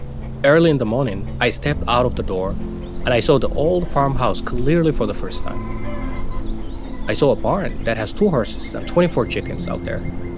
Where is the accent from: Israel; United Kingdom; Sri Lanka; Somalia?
Somalia; now in Maine, United States; And then the question, where are you from? I still say I'm from Somalia. Then and now, I'm from Maine.